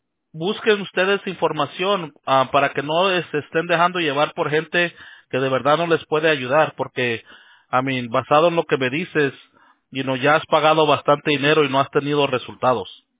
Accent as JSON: {"language": "Spanish", "town": "Los Angeles", "region": "California", "country": "United States", "tie": "born or raised there", "lives_now": "Rancho Cucamonga, United States", "said": "Yo vivo en California, ajá. Yo nací y crecí en Los Ángeles. Pero ahora vivo en un lugar que se llama Rancho Cucamonga."}